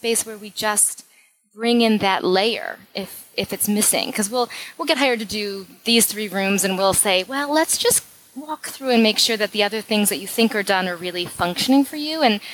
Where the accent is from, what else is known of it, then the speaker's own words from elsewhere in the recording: Michigan, United States; No, I'm from Michigan.